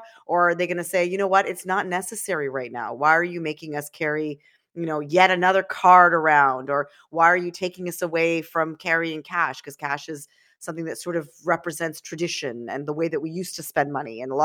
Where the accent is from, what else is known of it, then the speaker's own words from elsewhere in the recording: Canada; I'm a Canadian citizen. I want to sort of give my thoughts as to what a digital loonie may mean for the future.